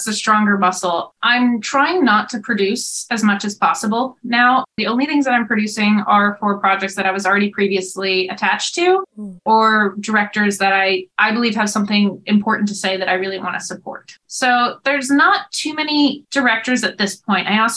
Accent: Topanga Canyon, California, United States; Look, I'm from Topanga Canyon, man.

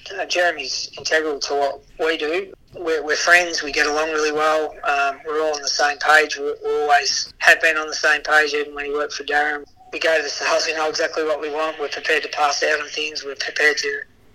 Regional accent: Bendigo, Victoria, Australia; I'm from Bendigo. I go out and give him a hand when I can.

